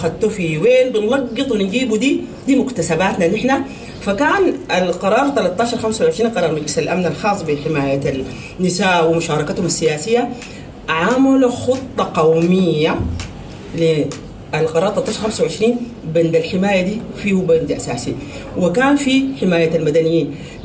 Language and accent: Arabic; Sudan; احنا سودانيين سودانيات